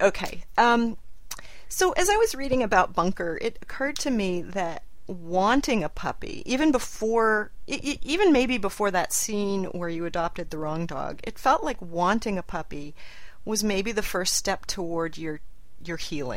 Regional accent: Newark, Ohio, United States; I'm from Newark, Ohio.

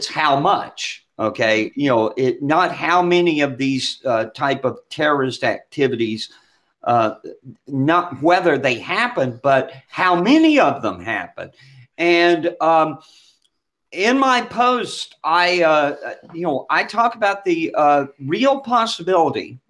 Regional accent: Georgia, United States; And I am from Douglas County, Georgia. Mm-hmm. And when I was growing up, our field trip, you know, a common field trip in Lithia Springs was to Sweetwater Creek State Park

